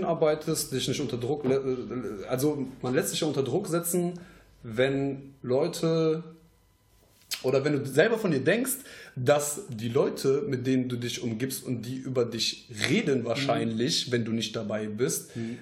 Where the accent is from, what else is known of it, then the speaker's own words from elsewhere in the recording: Troisdorf, North Rhine-Westphalia, Germany; Weil wir kommen aus Troisdorf jetzt.